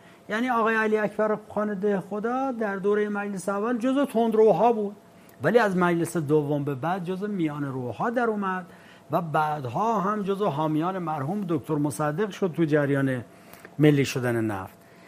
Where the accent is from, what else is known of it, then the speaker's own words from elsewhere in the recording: Iran; یعنی من به عنوان یک ایرانی رسالت من اینه که من فرهنگ خودم رو بشناسم، تاریخ خودم رو بشناسم.